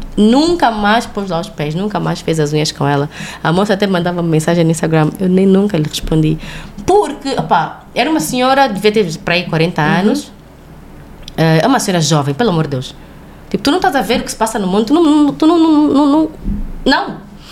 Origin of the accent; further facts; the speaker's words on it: Portugal; Sim, sou portuguesa, não sei o quê.